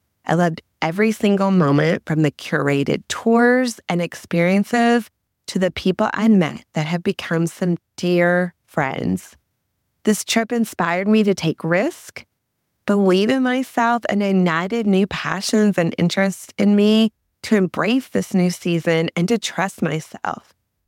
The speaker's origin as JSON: {"language": "English", "region": "Texas", "country": "United States", "tie": "born or raised there", "said": "I'm from Texas."}